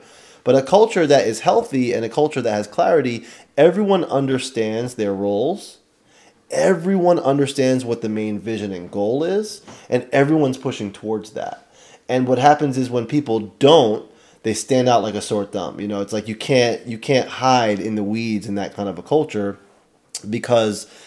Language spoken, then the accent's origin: English; New York, United States; I'm from New York, so I'm a Giant fan